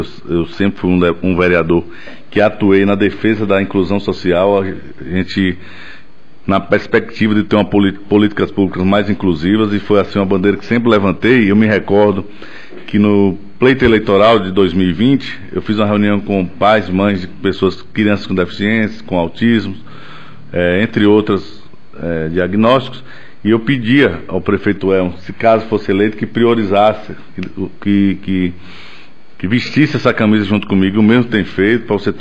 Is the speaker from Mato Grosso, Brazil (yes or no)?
no; Campo Formoso, Bahia, Brazil; o município de Campo Formoso também, por ser, primeiro, minha terra natal, a cidade onde constitui família, onde eu moro, mesmo estando em Salvador, mas o coração está aqui